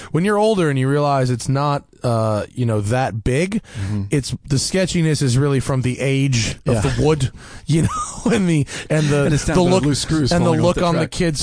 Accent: Rye, New York, United States; No, I'm a Westchester boy. Okay. I grew up in Rye.

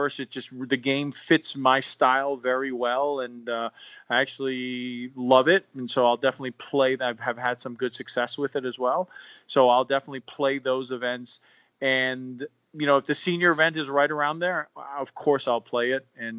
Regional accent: Eastchester, New York, United States; We lived near the city, but then went to school in what is the county of Westchester County. I lived in the town next to Scarsdale. A lot of people know the town Scarsdale. Eastchester was the town I grew up in.

